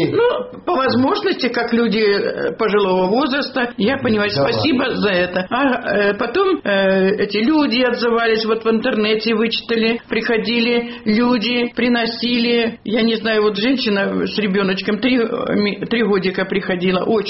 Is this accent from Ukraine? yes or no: yes; Ukraine; now in Belarus; Говорю, мы с Украины, у нас вот первая группа по зрению.